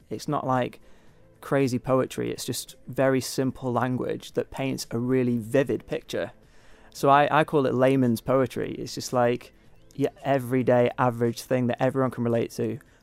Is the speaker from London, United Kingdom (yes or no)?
no; North West England, United Kingdom; I mean, I'm from Lancashire originally, so it actually isn't that far.